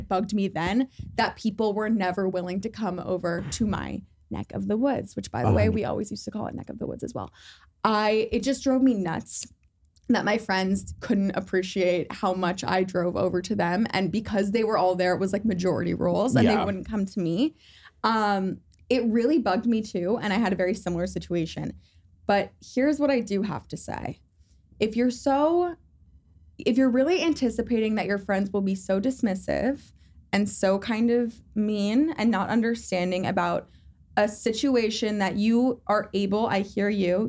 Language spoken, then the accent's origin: English; Los Angeles, California, United States; So I'm not that far east, but compared to Venice, I'm very far